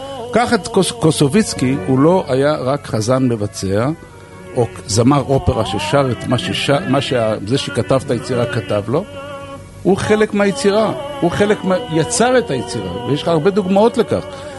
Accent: Herzliya, Tel Aviv District, Israel; זאת אומרת, אני גדלתי בהרצליה.

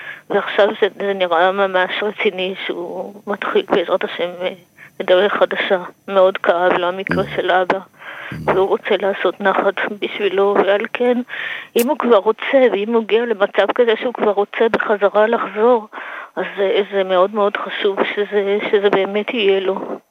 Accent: Bnei Brak, Tel Aviv District, Israel; אני מבני ברק

